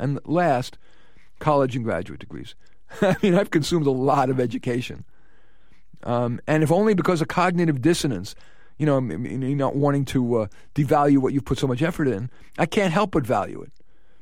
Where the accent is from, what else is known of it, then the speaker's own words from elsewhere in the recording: New York City, New York, United States; I grew up in New York City, where the culture values tough negotiation.